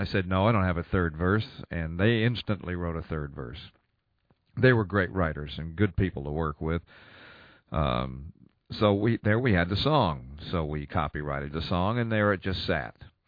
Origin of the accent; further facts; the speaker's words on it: England, United Kingdom; born there; because I was born in England.